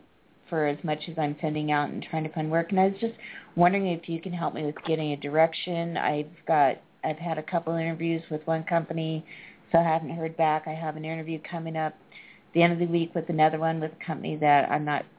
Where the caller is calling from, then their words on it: Colorado, United States; I am calling from Colorado.